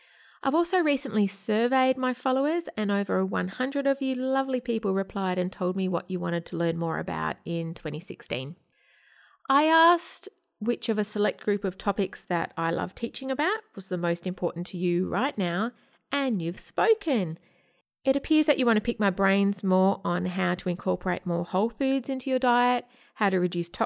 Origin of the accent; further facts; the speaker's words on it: Australia; This didn't surprise me either, since like attracts likes, and I'm Australian in that age bracket too.